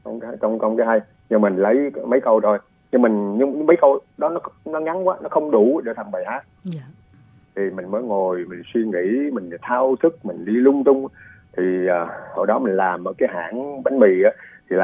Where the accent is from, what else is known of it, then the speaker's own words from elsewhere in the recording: Tuy Hòa, Phú Yên, Vietnam; moved away as an adult; also born or lived in Saigon; now in Canada; nhưng mà cũng để cho quý vị biết … là sinh trưởng tại Tuy Hòa, Phú Yên, thấy không? Khi mà lớn lên thì mình học đại học luật khoa của Đại học Sài Gòn, thấy không?